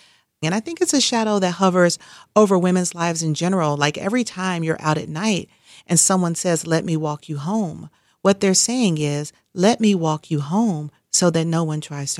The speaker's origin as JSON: {"language": "English", "town": "Atlanta", "region": "Georgia", "country": "United States", "tie": "born or raised there", "said": "You know, I grew up in Atlanta, but in the summertime, we would go down to visit my grandmother in a small Louisiana town called Oakdale."}